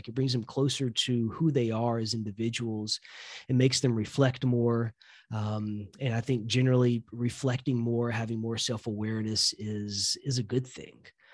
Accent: the South, United States; I grew up religious. And so I grew up religious in the South.

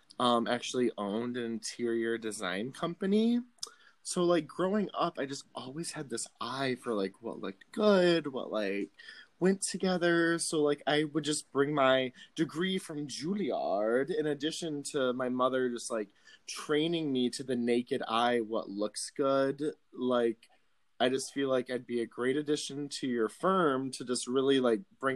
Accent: Tennessee, United States; Oh, I'm from the South. I'm from Tennessee, by the way.

